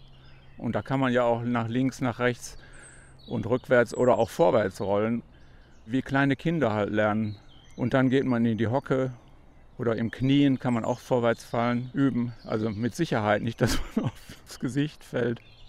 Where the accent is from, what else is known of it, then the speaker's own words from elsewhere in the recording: Essen, North Rhine-Westphalia, Germany; born there; Ich bin in Essen geboren, im Januar 1942.